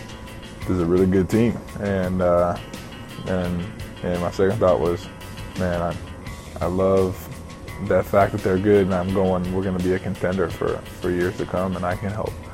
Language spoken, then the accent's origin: English; San Diego, California, United States; I grew up surfing in San Diego.